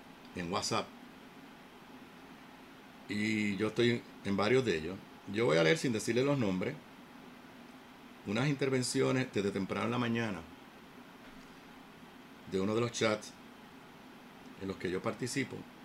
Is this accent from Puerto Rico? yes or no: yes; Puerto Rico; Lo que pasó ayer no es un reflejo de lo que somos los puertorriqueños.